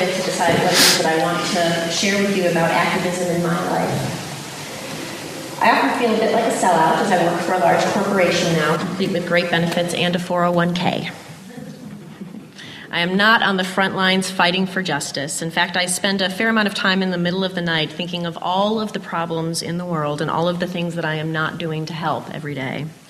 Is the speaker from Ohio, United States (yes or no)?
yes; Cleveland Heights, Ohio, United States; I grew up in Cleveland Heights, where social justice was taught as a part of the curriculum in school.